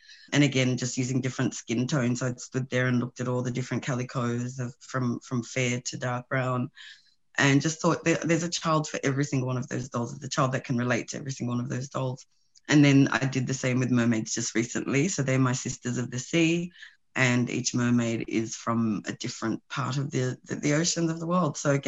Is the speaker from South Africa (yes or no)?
yes; South Africa; born there; first language Sesotho; English is a second language; Okay, so I was born in South Africa and my mother tongue is Sesotho.